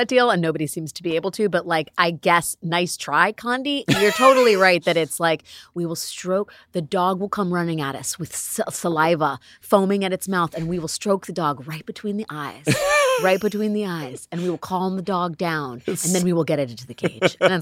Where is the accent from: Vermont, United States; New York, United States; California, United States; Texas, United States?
New York, United States; I'm a New Yorker